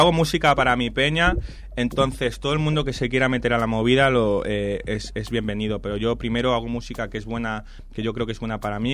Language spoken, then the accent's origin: Spanish; United States; also born or lived in Spain; soy español y al mismo tiempo crecí en Estados Unidos.